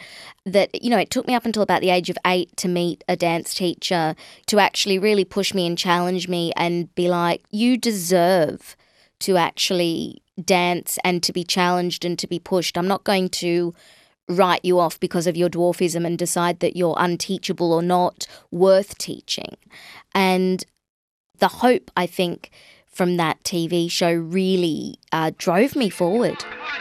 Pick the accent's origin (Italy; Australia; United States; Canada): Australia; Sydney, New South Wales; growing up in Sydney in the early 80s.